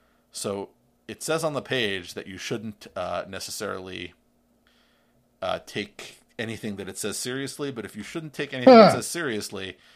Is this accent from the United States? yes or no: yes; New York City, New York, United States; this other Ars Technica story from my hometown of New York City was interesting.